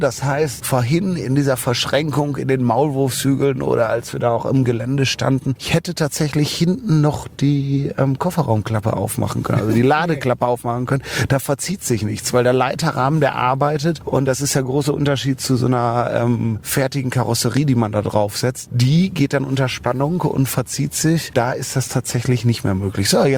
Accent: Cologne, North Rhine-Westphalia, Germany; als Kölner

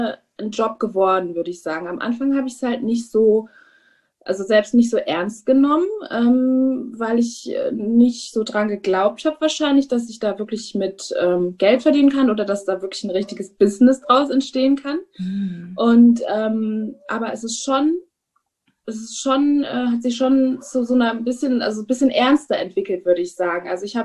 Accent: Germany; born there; Ich bin zwar in Deutschland geboren, aber mein Vater ist aus Guinea, aus Westafrika und meine Mutter ist Deutsche und ich habe eben auch so beide Einflüsse.

